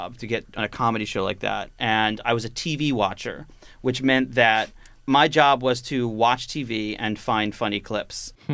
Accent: Cherry Hill, New Jersey, United States; We are from Cherry Hill, New Jersey, which is outside of Philadelphia

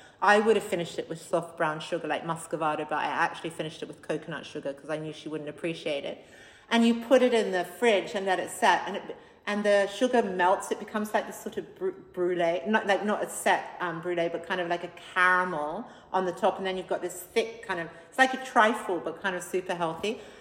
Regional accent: Australia; I came from a super healthy house growing up in Australia.

